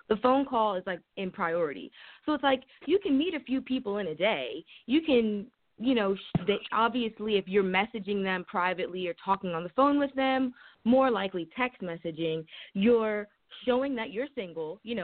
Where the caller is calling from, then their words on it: Trenton, New Jersey, United States; I'm calling from Trenton, New Jersey.